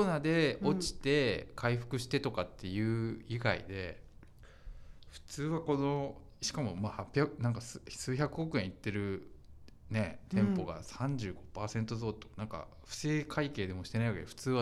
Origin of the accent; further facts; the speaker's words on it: Chiba, Japan; いや僕千葉県出身なんでね。